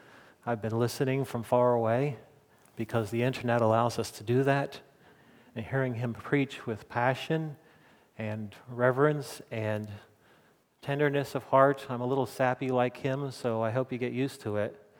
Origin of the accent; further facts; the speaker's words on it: New Jersey, United States; I was born and raised on the New Jersey shore, and I currently live in the town in which I grew up.